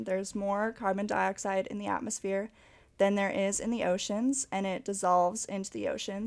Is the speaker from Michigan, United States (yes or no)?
no; California, United States; We're seeing these effects in Alaska and California, and we are from California.